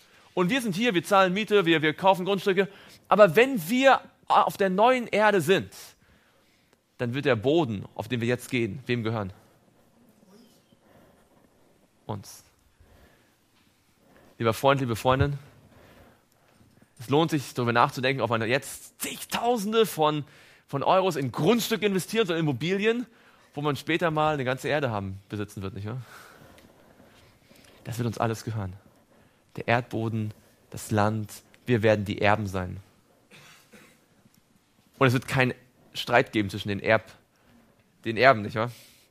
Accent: Baltic coast, Germany; Ich bin am Meer groß geworden, an der Ostsee.

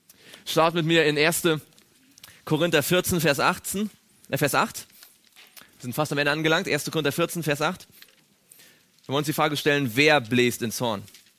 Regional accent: Stuttgart, Baden-Württemberg, Germany; Ich wohne in Stuttgart. … Stuttgart ist mein Heimatort.

